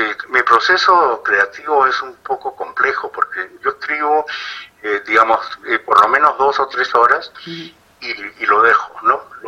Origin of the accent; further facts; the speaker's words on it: Arequipa, Peru; also born or lived in Lima / Trujillo / Tacna; Yo soy arequipeño, así que...